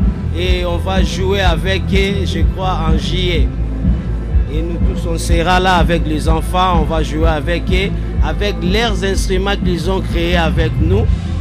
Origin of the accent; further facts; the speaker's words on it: Kinshasa, DR Congo; Parce que nous, il y a, chez nous à Kinshasa ou au Congo, en Afrique